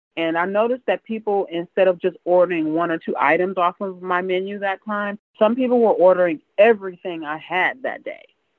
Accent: California, United States; now in Boise, United States; I'm the owner of Vegan Soul in Boise, Idaho. I came from California.

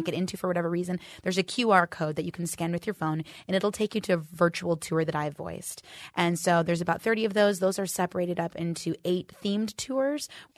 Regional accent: Michigan, United States; who would say that a little girl growing up in Michigan would have access to a beautiful Victorian playhouse built in 1903

